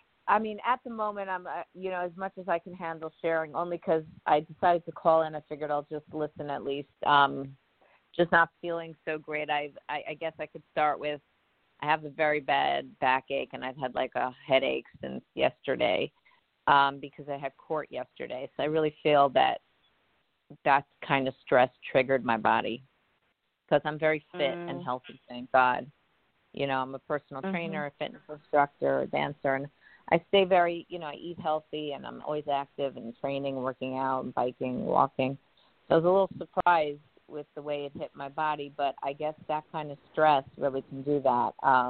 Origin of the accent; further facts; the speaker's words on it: Merrick, New York, United States; I'm from Long Island. I'm from Merrick.